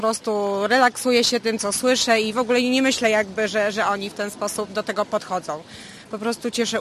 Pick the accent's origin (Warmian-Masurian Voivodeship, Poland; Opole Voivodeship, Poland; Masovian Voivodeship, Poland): Opole Voivodeship, Poland; Z Opolszczyzny.